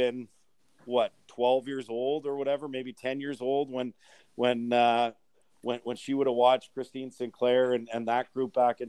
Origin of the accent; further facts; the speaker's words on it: Edmonton, Alberta, Canada; I grew up in Edmonton, and I actually was living in Edmonton